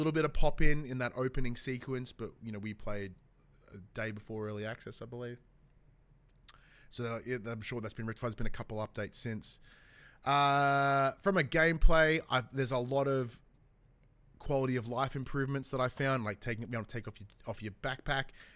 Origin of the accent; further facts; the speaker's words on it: Australia; granted, we are Australian and our experience within this game is going to be greatly impacted by being Australian.